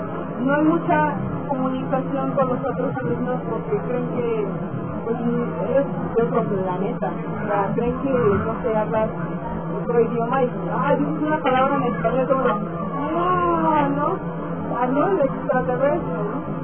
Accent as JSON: {"language": "Spanish", "country": "Mexico", "said": "De México."}